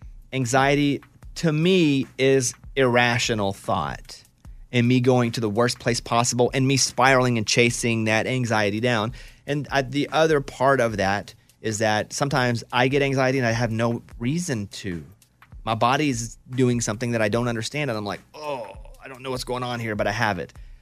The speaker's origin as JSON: {"language": "English", "region": "Arkansas", "country": "United States", "tie": "born or raised there", "said": "Now, me growing up in Arkansas"}